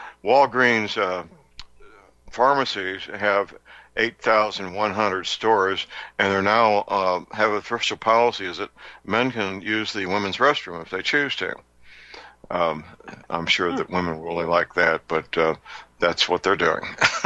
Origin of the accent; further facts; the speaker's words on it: St. Louis, Missouri, United States; Dr. Myers is a chiropractic physician living and working in my hometown, St. Louis, Missouri.